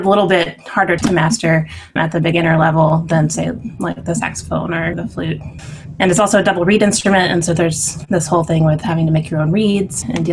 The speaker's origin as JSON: {"language": "English", "town": "Chattanooga", "region": "Tennessee", "country": "United States", "tie": "born or raised there", "also_born_or_lived": "North Carolina / Florida / Texas", "said": "Well, I grew up here in Chattanooga, but then when I went away to college, I ended up in North Carolina. And then I pursued my graduate degree at Florida State University. And then from there, I ended up in Texas"}